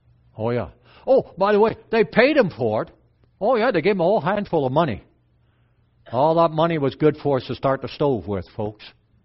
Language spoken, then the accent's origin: English; Apeldoorn, Gelderland, Netherlands; first language Dutch; English is a second language; moved away; I was born in Holland, in Apeldoorn, Holland. Right in the middle of the country. And we lived there. When we came over to North America, we knew no English at all.